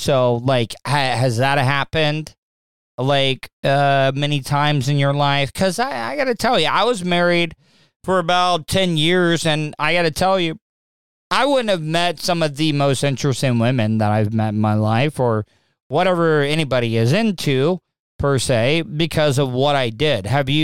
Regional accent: the South, United States; like growing up in the South, we talked about that. When you grow up in the South, because growing up, I've done radio broadcasting

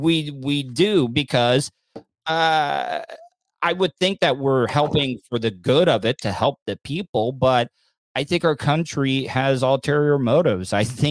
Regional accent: United States; I agree, but I'm just telling you, as an American, we only do things that interest us.

